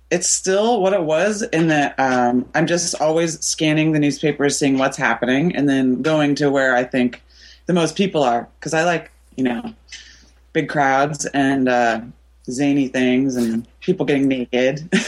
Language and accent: English; Portland, United States; I'm born and raised in Portland, and I'm in love with my town.